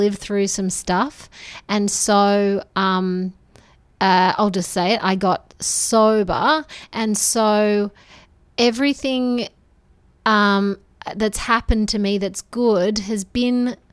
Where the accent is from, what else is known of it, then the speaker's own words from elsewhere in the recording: Australia; I'm a musician from Australia.